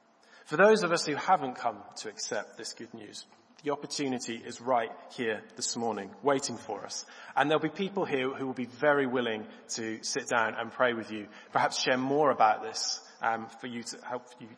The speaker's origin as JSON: {"language": "English", "town": "Norwich", "region": "East of England", "country": "United Kingdom", "tie": "born or raised there", "said": "I grew up in Norwich"}